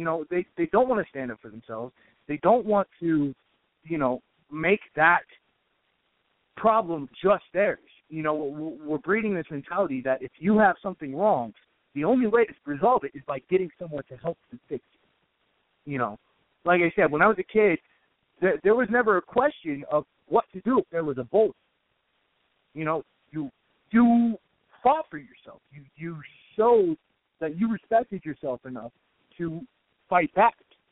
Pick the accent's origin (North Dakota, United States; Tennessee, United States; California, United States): California, United States; Palmdale; I grew up in Palmdale, California, and, you know, there was a lot of fights.